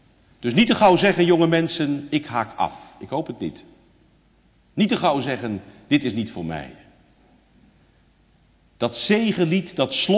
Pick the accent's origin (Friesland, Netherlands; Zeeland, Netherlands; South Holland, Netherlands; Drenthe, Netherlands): South Holland, Netherlands; Katwijk; born there; Er was een oude ouderling in Katwijk waar ik geboren ben